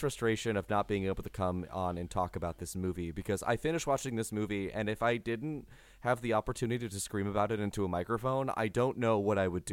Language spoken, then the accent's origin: English; San Diego, California, United States; Well, so I grew up in San Diego. I was part of the youth theater scene while I was down there.